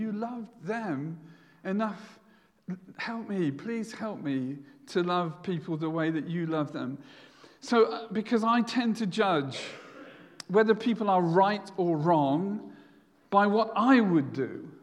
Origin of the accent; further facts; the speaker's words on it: United Kingdom; we don't do this. We're British.